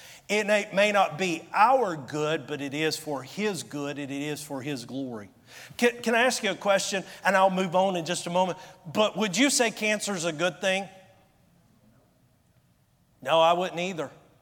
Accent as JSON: {"language": "English", "region": "Georgia", "country": "United States", "said": "Now, y'all help me out. I'm from Georgia."}